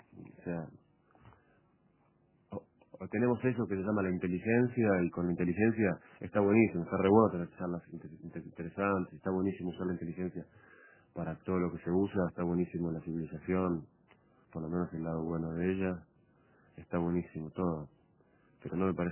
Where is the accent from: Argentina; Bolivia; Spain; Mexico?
Argentina; Yo me considero argentino.